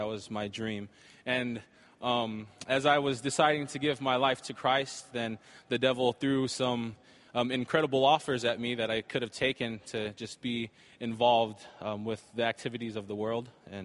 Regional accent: Salt Lake City, Utah, United States; Salt Lake City, Utah.

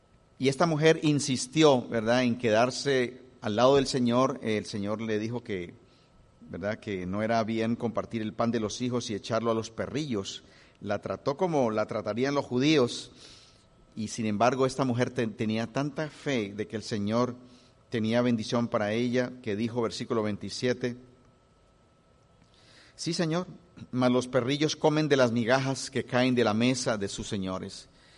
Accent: Colombia; Nosotros venimos del oriente de Colombia, frontera con Venezuela.

